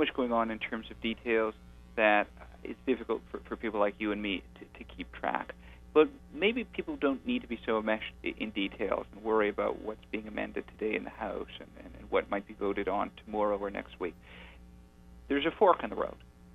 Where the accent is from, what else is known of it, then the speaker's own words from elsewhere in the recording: Canada; now in United States; I was born and raised in Canada. I have a medical license there, as I do in the United States.